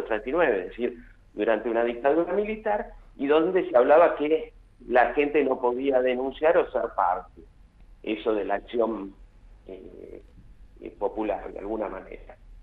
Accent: Argentina; vivo en Río Negro, tengo el interés legítimo como argentino de acceder a un lago

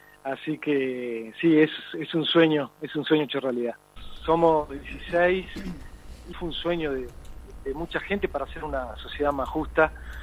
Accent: Salta, Argentina; somos médicos salteños que conocemos, somos parte de la sociedad salteña

